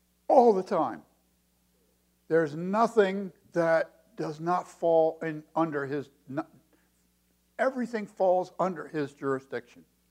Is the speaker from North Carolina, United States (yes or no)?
no; Baltimore, Maryland, United States; born there; I live in Courthouse. I'm a Baltimoreite. I was born in Baltimore.